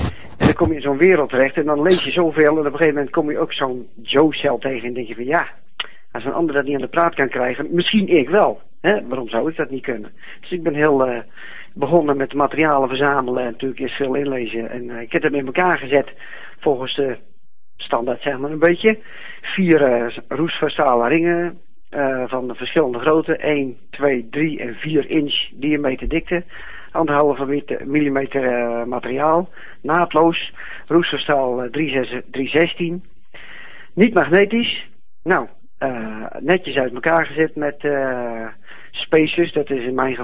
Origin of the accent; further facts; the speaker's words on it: Voorthuizen, Gelderland, Netherlands; ik kom uit Voorthuizen.